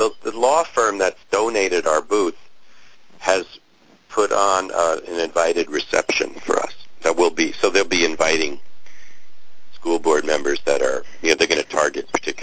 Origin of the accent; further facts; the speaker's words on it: New Jersey, United States; So there's somebody from my hometown in New Jersey that lives and works in the law firm in New Mexico